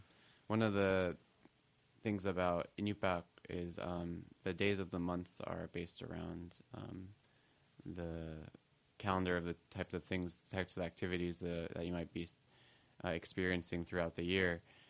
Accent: Kotzebue, Alaska, United States; Well, I grew up in Kotzebue, and so I grew up around the language.

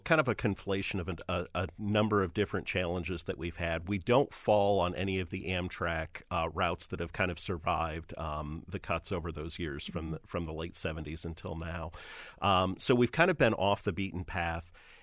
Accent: Toledo, Ohio, United States; So I'm gonna call out my hometown of Toledo.

